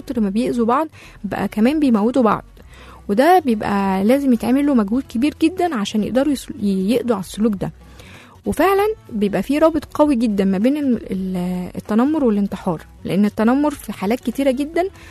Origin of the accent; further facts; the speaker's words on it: Egypt; بس الحمد لله برضو احنا لغاية دلوقتي الموضوع يعني عندنا في مصر ما وصلش لمرحلة كبيرة